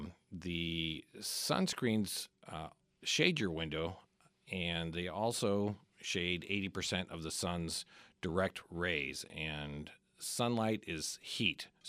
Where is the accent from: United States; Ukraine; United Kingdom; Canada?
United States; Midwest; Yeah, I grew up in the Midwest.